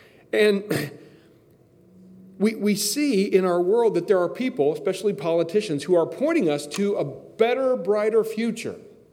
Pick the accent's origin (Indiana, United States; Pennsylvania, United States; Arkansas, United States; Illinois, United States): Indiana, United States; which is like the church that I grew up in back in Indiana when I was a kid